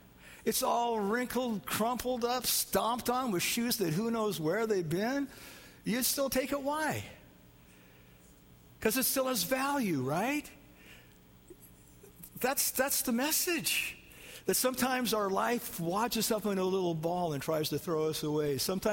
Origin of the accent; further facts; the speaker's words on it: Iowa, United States; I'm going to close with this story about this little town in the Midwest. I'm from Iowa, and I understand this.